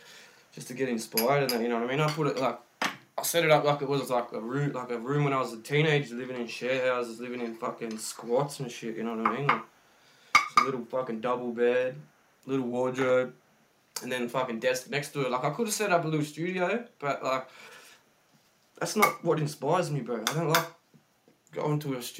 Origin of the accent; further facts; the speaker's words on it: Australia; It's like, we're all Aussie cunts, you know what I mean?